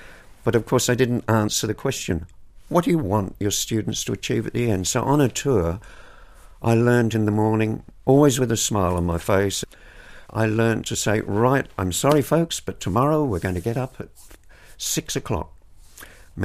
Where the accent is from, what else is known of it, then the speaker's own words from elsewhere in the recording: England, United Kingdom; now in Australia; For my sins, I'm English originally, although I hate to be called a POM because I'm very Australian. I've travelled all over Australia, every part of the continent.